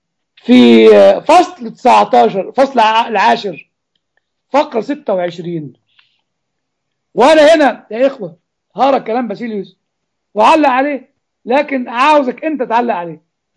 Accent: Egypt; إحنا مثلا عندنا في مصر

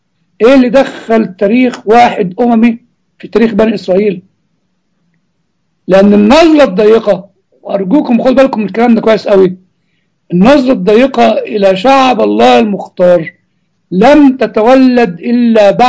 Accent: Egypt; الثلاث رسائل دي لم تدرس بعد دراسة لاهوتية جيدة عندنا في مصر

